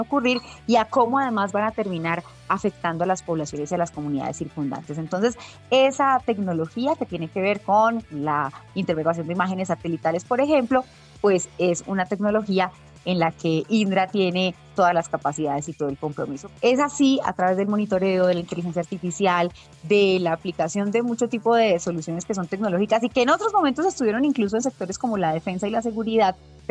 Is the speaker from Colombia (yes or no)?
yes; Colombia